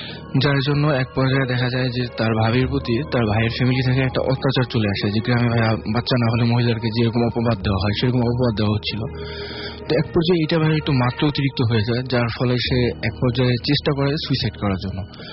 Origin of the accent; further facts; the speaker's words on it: Babuganj, Barisal Division, Bangladesh; now in Dhaka, Bangladesh; আমি ঢাকা মহাখালী থেকে আসছি। আমার হোম টাউন পূর্ব বরিশাল জেলার বাবুগঞ্জ থানার বাহাচক গ্রাম।